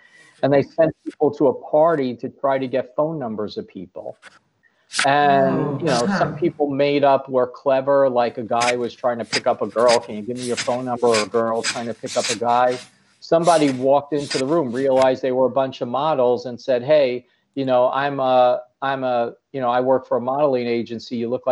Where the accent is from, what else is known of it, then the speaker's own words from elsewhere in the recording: Brooklyn, New York, United States; I grew up in Brooklyn, New York.